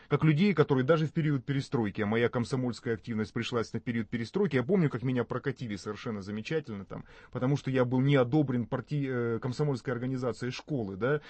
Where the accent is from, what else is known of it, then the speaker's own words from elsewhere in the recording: Rostov-on-Don, Rostov Oblast, Russia; now in Moscow, Russia; Я был не москвич тогда, я жил и родился. Родился и жил в Ростове.